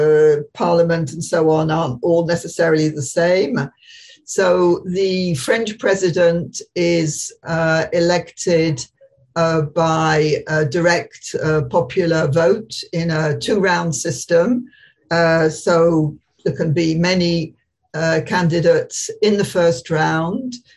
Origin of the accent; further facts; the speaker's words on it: United Kingdom; now in France; I am originally from Britain, but I have lived and been politically active in France for the last 40 years.